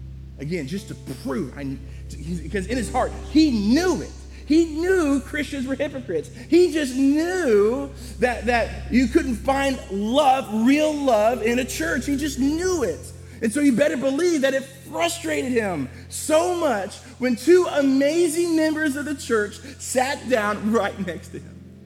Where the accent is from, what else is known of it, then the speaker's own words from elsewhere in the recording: Missouri, United States; also born or lived in Illinois; Right now, I'm from Missouri, right?